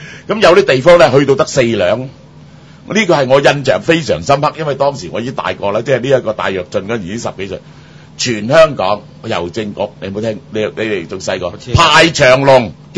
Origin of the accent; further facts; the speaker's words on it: Guangdong, China; 即係我哋鄉下，即係咪以我哋鄉下喂大佬喺珠江三角洲，只要咁富庶嘅地方都搞成咁啊！